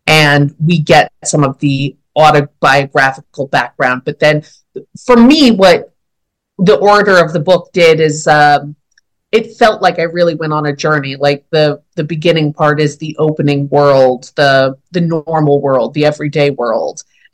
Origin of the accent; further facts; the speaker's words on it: California, United States; I grew up, I spent a lot of time in Southern California, and I grew up in California overall